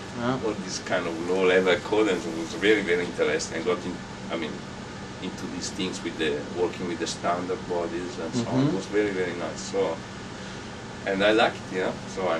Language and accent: English; Lombardy, Italy; English is a second language; I'm from near Milan, near Bergamo. It's a city near Milan. Actually, it's a small town.